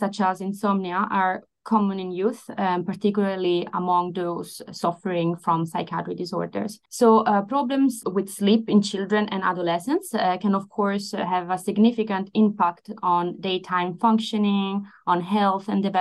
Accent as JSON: {"language": "English", "country": "Italy", "moved": "yes", "lives_now": "Stockholm, Sweden", "said": "I come originally from Italy. At the moment, I live in Stockholm in Sweden. I've been living here for the past 6 years."}